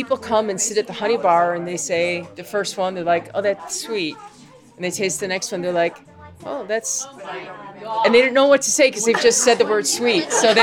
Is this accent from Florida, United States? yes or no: no; Chicago, Illinois, United States; I was born and raised in Chicago.